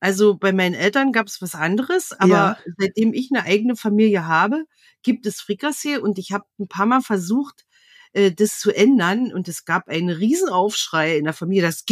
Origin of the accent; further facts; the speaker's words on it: Brandenburg, Germany; ich bin ja auch in der Lausitz geboren und aufgewachsen. Und obwohl bei uns im Brandenburgischen sind es ja dann die Wenden, also die gehören ja mit den Sorben zusammen. Und wir keine wendische Familie sind oder waren.